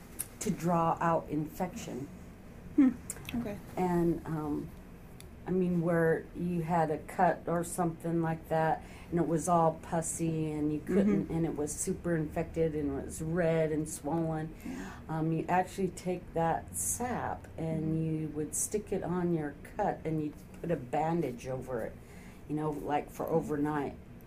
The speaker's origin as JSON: {"language": "English", "town": "Kodiak", "region": "Alaska", "country": "United States", "tie": "born or raised there", "said": "And I know I grew up partially in Kodiak, so I kind of grew up around hemlocks and stuff that they use."}